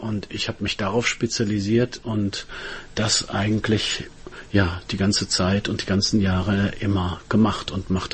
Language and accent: German; Bonn, North Rhine-Westphalia, Germany; tatsächlich hatten wir in Bonn, wo ich aufgewachsen bin, ein Super 8 Entwicklungsstudio